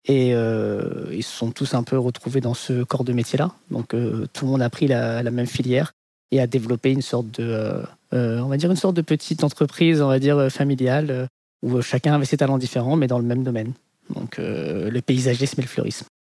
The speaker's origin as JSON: {"language": "French", "country": "France", "tie": "born or raised there", "said": "Même si on a grandi en France, mon frère et moi, on a grandi avec ce que moi je considère comme étant des valeurs mauriciennes. Donc je suis d'origine mauricienne, mais également d'origine indienne."}